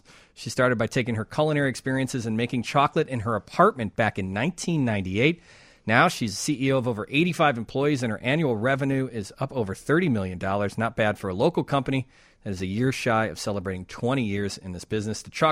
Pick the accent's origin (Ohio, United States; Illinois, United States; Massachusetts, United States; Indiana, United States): Illinois, United States; Chicago; something that I've known as a Chicagoan